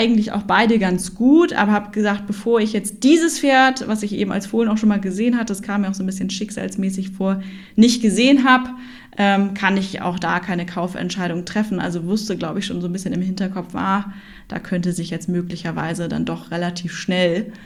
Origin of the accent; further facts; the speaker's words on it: Hamburg, Germany; Ja, wir sind echte Hamburger Derns. Genau, also ich wohne mittlerweile wieder in Hamburg